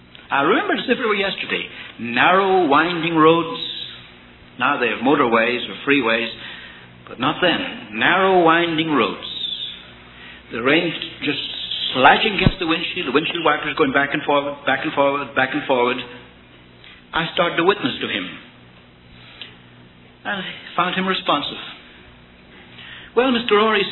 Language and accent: English; Ireland; He said, but you're not English. I said, I'm from Ireland.